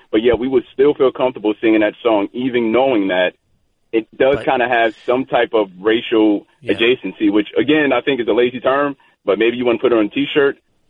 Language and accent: English; Northeast, United States; I'm from the Northeast, so college football really doesn't resonate that much with us.